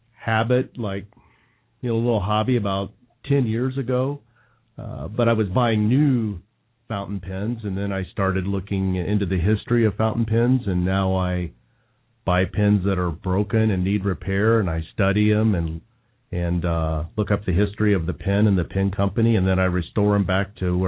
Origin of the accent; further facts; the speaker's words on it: Indiana, United States; Maybe that was growing up in Indiana, those things kind of happen.